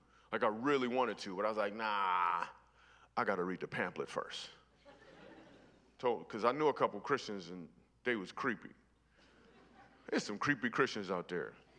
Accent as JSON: {"language": "English", "region": "Michigan", "country": "United States", "tie": "born or raised there", "moved": "as an adult", "lives_now": "New York City, United States", "said": "Why did I move to New York City? Well, I grew up in Michigan, and the reason I moved to New York City is because"}